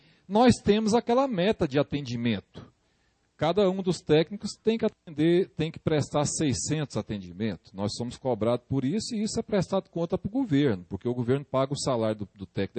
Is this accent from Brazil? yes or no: yes; Formosa, Goiás, Brazil; born there; Eu sou nascido em Formosa.